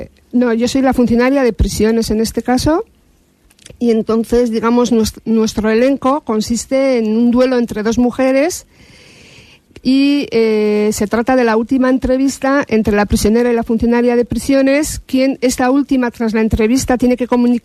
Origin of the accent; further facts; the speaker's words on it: Spain; No, yo soy de Lorrio.